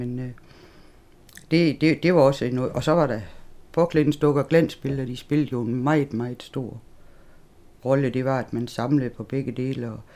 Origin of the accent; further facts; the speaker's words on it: Horsens, Central Denmark Region, Denmark; born there; og jeg er født i Christianholmsgade i Horsens i november 1946.